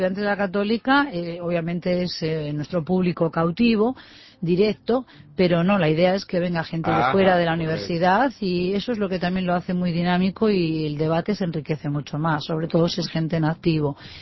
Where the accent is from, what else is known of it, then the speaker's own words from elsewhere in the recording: Spain; born there; en mi país natal, en España